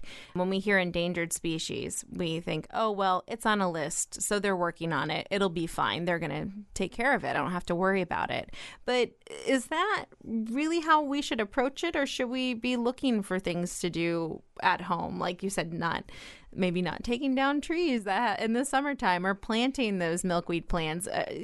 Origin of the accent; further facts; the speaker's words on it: Petersburg, United States; Well, good job, Petersburg. I'm from Petersburg, as listeners know.